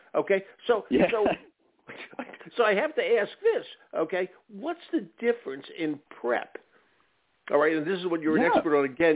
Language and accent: English; Philadelphia, Pennsylvania, United States; I grew up in Philly, we'd go to a specified place.